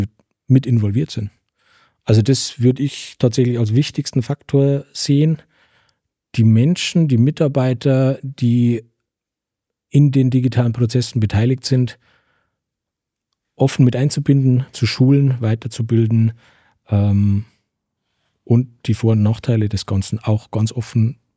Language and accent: German; Passau, Bavaria, Germany; Ich bin nicht aus Deggendorf, aber ich bin aus Passau.